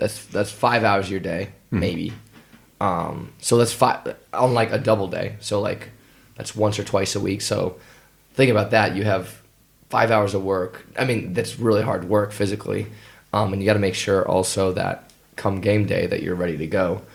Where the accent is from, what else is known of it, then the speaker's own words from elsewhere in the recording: California, United States; also born or lived in Hawaii; Yeah, I come from California and America, and I went to, people think I'm from Hawaii, but I'm actually, I went to college, university in Hawaii